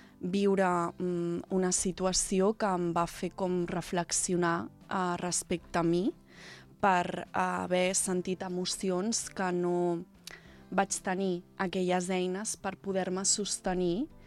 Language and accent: Catalan; Sabadell, Catalonia, Spain; Sí, vinc de Sabadell.